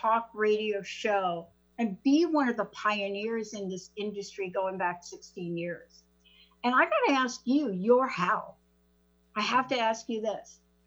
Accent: New York, United States; accent: New York

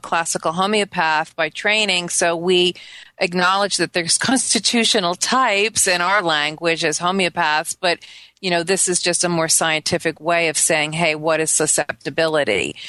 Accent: Long Island, New York, United States; I grew up on Long Island. Hey, loaded with petrochemicals down there, right?

